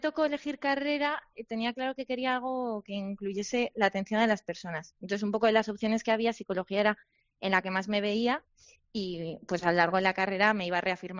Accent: Pamplona, Navarre, Spain; Yo soy de Pamplona y quiero vivir en Pamplona, así que después de la residencia, ahí volveré.

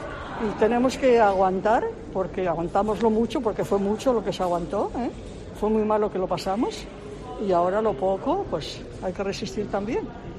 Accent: Oviedo, Asturias, Spain; now in Burela, Spain; De Oviedo.

